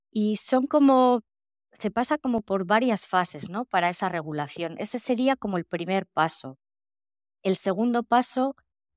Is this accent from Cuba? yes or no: no; northern Spain, Spain; yo soy del norte de España y aquí el tiempo tampoco es del todo muy bueno